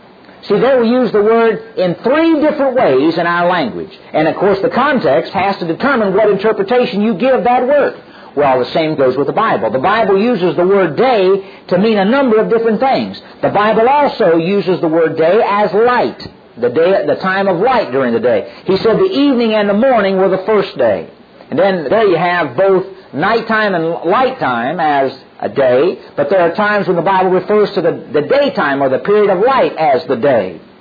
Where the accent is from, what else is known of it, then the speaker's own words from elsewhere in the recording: United States; The problem with most of us is we were raised in America, and we've been limited to a secular education.